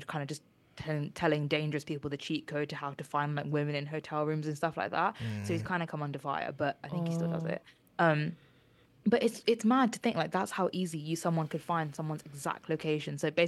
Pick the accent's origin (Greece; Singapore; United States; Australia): Singapore; I am Singaporean.